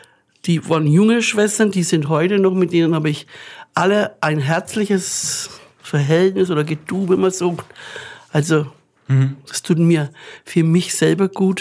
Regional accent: Turnau, Styria, Austria; Ich komme ursprünglich aus Turnau

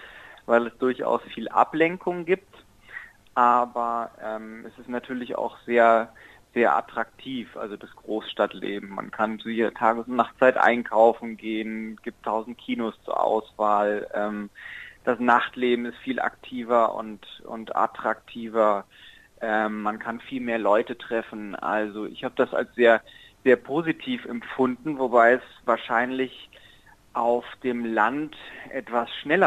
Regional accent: Neumarkt, Bavaria, Germany; moved away as an adult; now in Berlin, Germany; Ich war begeisterter Jungjournalist in Bayern, in Neumarkt, wo ich herkomme.

